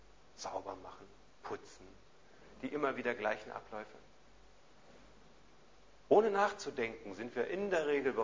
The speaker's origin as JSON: {"language": "German", "region": "Hamburg", "country": "Germany", "said": "wie ich im Sommer 1991 mit Jutta hierher kam, in die Sickingstraße 4, und wir als Hamburger uns auch etwas gewöhnen mussten an das Ambiente dieses Stadtteils"}